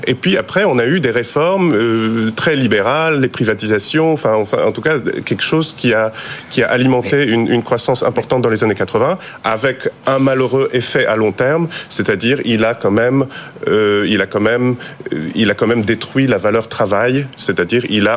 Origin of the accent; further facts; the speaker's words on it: Poland; French is a second language; Vous savez, je suis polonais.